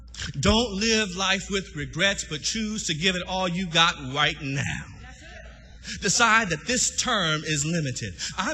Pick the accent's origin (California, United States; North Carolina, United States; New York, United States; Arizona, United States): California, United States; I'm from California, born, raised California.